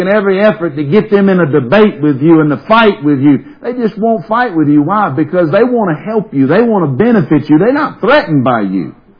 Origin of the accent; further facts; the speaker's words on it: Covington, United States; you get toward Covington, which y'all know it's a lot different from when I was raised in Covington, a major difference.